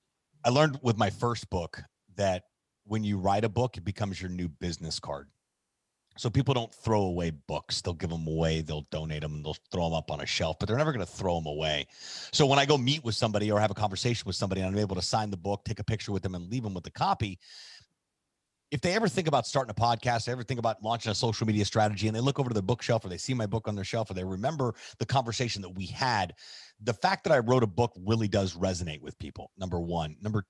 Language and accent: English; Miami, Florida, United States; also born or lived in Indiana / Orlando; So I was born in Indiana, grew up until the beginning of middle school in Central Florida, in the Orlando area. And then my sister went to the University of Miami, and we followed her down here to Miami, and I've been here ever since.